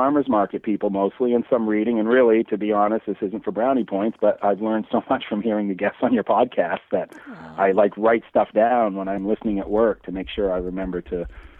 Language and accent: English; Maine, United States; the actual, the primary campus of the University of Maine is located here in my hometown.